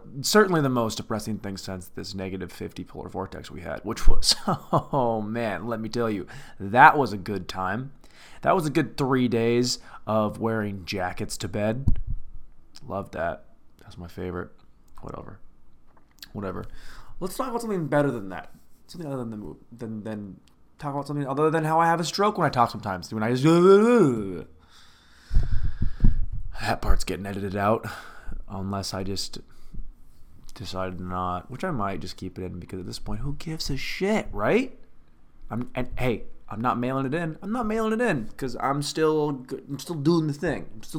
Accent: Washington, United States; I'm from Washington State. Rains all the time.

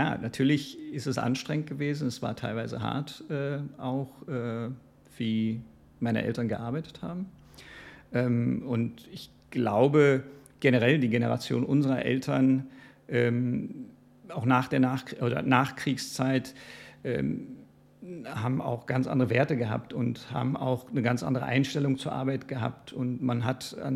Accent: Istanbul, Turkey; also born or lived in Berlin, Germany; Ich bin gebürtiger Berliner, und bin dann aber zurück nach Istanbul

